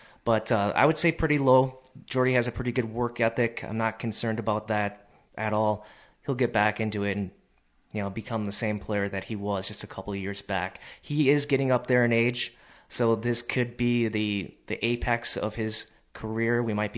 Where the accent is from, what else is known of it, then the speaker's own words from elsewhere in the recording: Janesville, Wisconsin, United States; just because we grew up in Janesville, Wisconsin, right on the border.